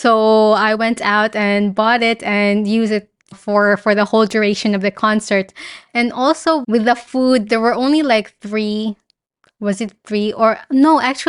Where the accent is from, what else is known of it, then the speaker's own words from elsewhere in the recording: Philippines; English is a second language; that I grew up in the Philippines, and I played the guitar with it